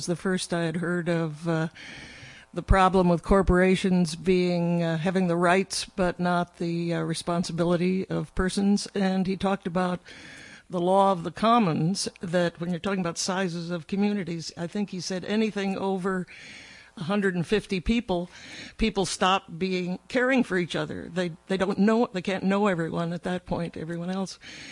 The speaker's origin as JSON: {"language": "English", "town": "Daly City", "region": "California", "country": "United States", "said": "from Daly City"}